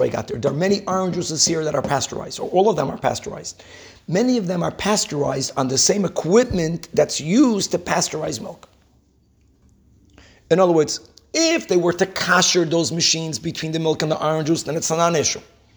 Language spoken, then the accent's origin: English; Brazil; English is a second language; When I grew up in Brazil, the milks were not pasteurized.